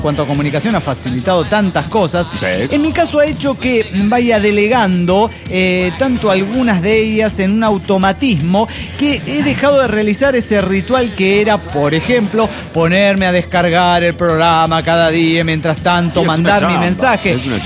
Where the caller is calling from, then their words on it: Santa Fe, Argentina; de Santa Fe, Argentina.